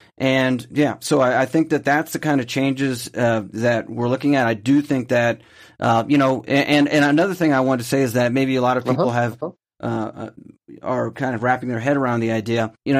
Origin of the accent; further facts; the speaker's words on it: United States; I mean, we're both from the United States, and I like the United States